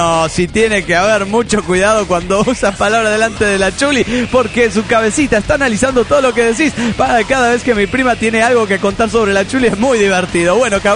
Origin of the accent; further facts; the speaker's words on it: Ibarra, Imbabura, Ecuador; de Ibarra, Ecuador.